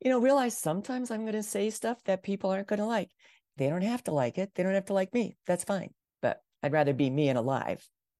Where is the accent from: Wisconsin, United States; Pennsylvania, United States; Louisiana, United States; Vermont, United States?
Wisconsin, United States; I'm from Wisconsin, and we're raised to, you know, you're not supposed to praise, be the center of attention.